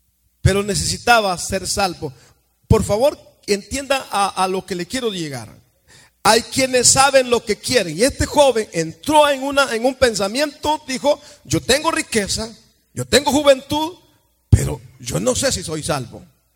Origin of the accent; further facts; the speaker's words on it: El Salvador; ¿Sabe usted dónde yo soy, va? De allá de ese lugar, de El Salvador.